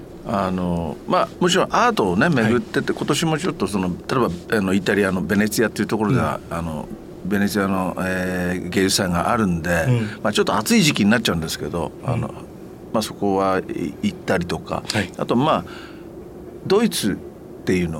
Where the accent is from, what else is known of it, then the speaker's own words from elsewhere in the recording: Yamagata, Japan; 僕はそのさっきも言った山形の出身なんで、年を取ってくるとその冬雪を見に行くっていうか